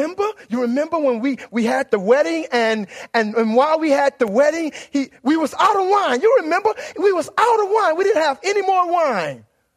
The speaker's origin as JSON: {"language": "English", "town": "New Orleans", "region": "Louisiana", "country": "United States", "said": "I am from New Orleans, and every now and then it comes forth."}